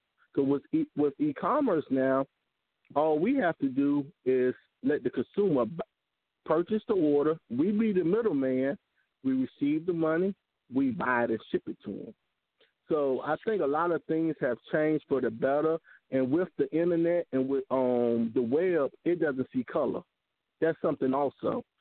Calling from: Ahoskie, North Carolina, United States; I'm calling from Ahoskie, North Carolina.

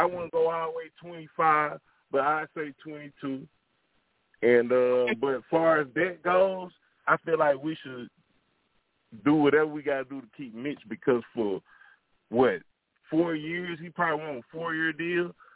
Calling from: Arkansas, United States; It's your boy … from Arkansas, man.

